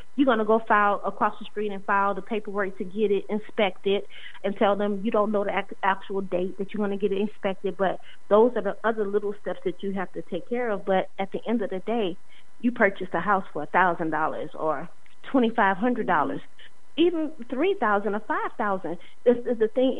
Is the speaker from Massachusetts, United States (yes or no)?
no; New Orleans, Louisiana, United States; I didn't grow up there because I'm from New Orleans, but I lived in St. Louis for a few years.